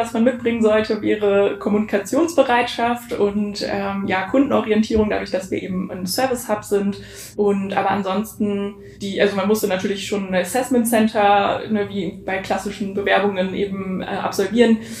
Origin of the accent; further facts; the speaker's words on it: Berlin, Germany; ich bin in Berlin aufgewachsen und bin in der Nähe von der Warschauer Straße auch tatsächlich groß geworden.